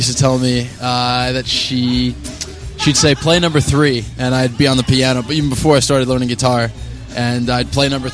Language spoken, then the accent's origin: English; Westport, Connecticut, United States; now in Philadelphia, United States; I was born and raised in Westport, Connecticut.